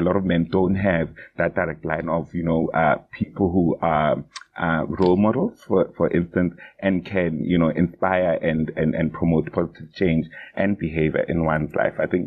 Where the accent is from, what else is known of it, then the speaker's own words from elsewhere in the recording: South Africa; as a South African man myself who identifies as, you know, LGBT